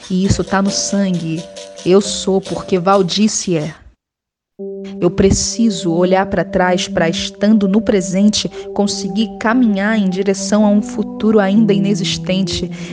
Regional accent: Rio de Janeiro, Brazil; Sou aqui do Rio de Janeiro.

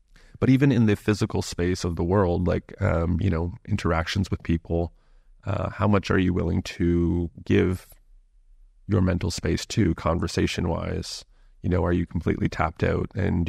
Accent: Canada; also born or lived in Australia; For myself, living in Bali, there are certain things that are happening that are very different from what I'm used to living and growing up in Canada and also living in Australia for a period of time.

